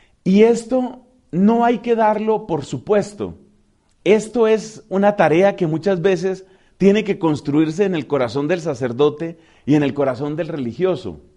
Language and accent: Spanish; Colombia; se encuentra con un grupo de colombianos siendo uno mismo colombiano